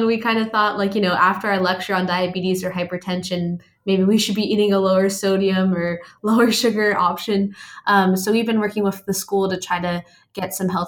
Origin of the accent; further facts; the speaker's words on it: Boston, Massachusetts, United States; So I'm from Boston. I was born and raised there.